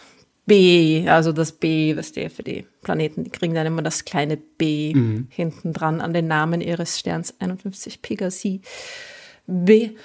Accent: Vienna, Austria; Aber das ist so, als Wienerin muss ich das sagen, es tut mir leid.

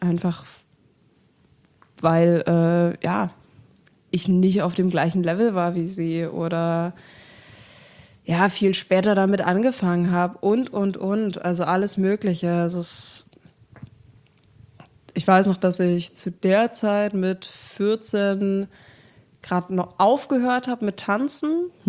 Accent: Bautzen, Saxony, Germany; Genau, ich komme ursprünglich aus Bautzen.

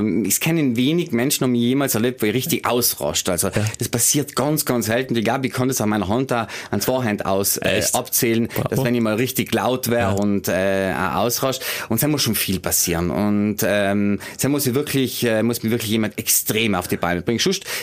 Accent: Trentino-Alto Adige, Italy; wir als Südtiroler

